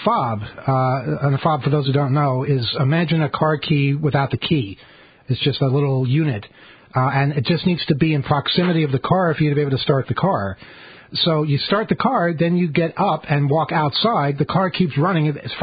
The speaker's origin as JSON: {"language": "English", "town": "Philadelphia", "region": "Pennsylvania", "country": "United States", "said": "I was from Philadelphia."}